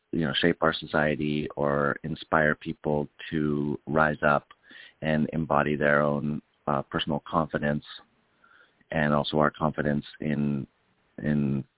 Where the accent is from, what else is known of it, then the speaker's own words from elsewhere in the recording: Oregon, United States; also born or lived in New York City / Hollywood; now in Tempe, United States; I lived in New York City for a long time. I lived in Hollywood for a while, and I come from Oregon in the Northwest, and now I'm living in Arizona.